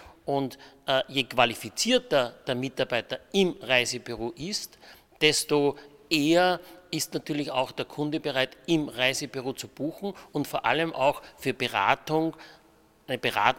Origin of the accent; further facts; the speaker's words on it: Fischlham, Upper Austria, Austria; Ich bin ja in der Nähe von Wels in Fischlam aufgewachsen. Also da ist das mein Heimatort